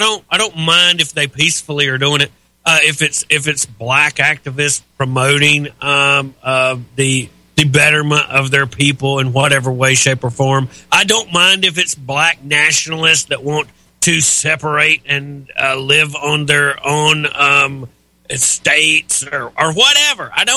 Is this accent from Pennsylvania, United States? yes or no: yes; Pennsylvania, United States; Unfortunately and regrettably, in my home state of Pennsylvania, we don't have time to list every incident